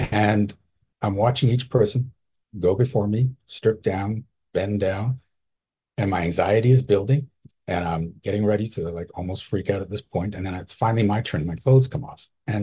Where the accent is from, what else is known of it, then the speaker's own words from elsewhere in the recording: Canada; I'm from Canada. Canadians don't need a visa.